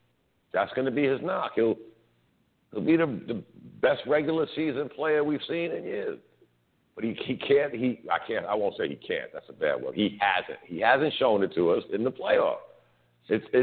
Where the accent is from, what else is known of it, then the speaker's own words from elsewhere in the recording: New York City, New York, United States; I'm a New Yorker guy. I don't like seeing our teams losing.